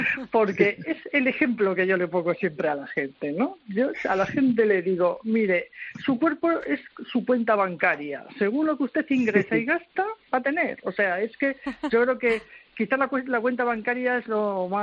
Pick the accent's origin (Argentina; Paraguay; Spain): Spain; Madrid, Community of Madrid; Cuando yo era pequeña yo jugaba todo el día en la calle, yo soy de Madrid, jugaba en la calle.